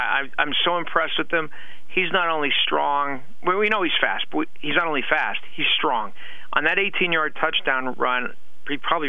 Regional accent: Hazleton, Pennsylvania, United States; I compare him to when Joe Madden was in high school and I was a kid growing up in Hazleton.

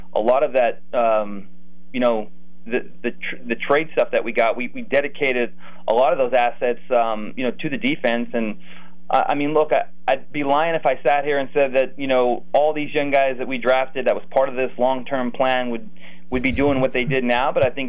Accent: Mount Carmel, Pennsylvania, United States; born or raised there

